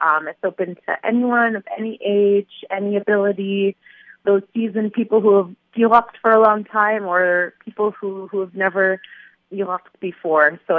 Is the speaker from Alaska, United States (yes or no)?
yes; Aleknagik, Alaska, United States; also born or lived in Dillingham; now in Anchorage, United States; I grew up in Aleknagik and Dillingham, and I currently reside in Anchorage.